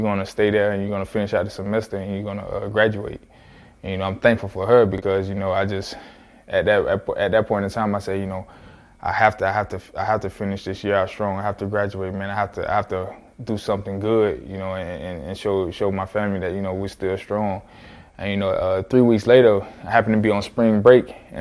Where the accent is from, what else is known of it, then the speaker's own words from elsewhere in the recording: Palmetto, Florida, United States; she was in my hometown of Palmetto where my family was, and she drove up from Palmetto to Tampa, picked me up.